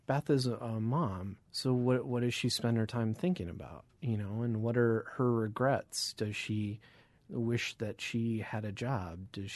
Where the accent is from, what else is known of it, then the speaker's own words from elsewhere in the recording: Eau Claire, Wisconsin, United States; I don't believe it was around when I was growing up in Eau Claire.